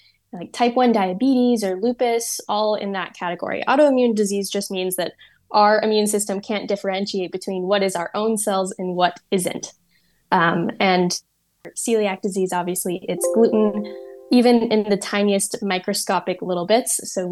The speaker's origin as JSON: {"language": "English", "country": "United States", "lives_now": "Florence, Italy", "said": "I post just all about my life as a celiac living in Florence as an American."}